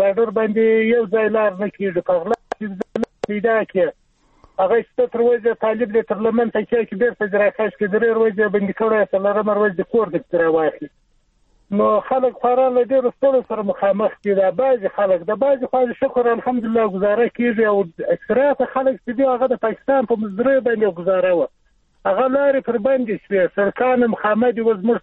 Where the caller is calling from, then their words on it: Shamulzai, Zabul, Afghanistan; د زابل ولایت شملزو ولسوالۍ څخه خبره کوم.